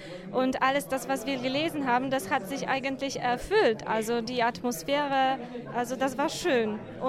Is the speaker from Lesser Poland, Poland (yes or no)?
no; Wrocław, Lower Silesian Voivodeship, Poland; German is a second language; ich komme auch aus Breslau, wo ich Germanistik studiere.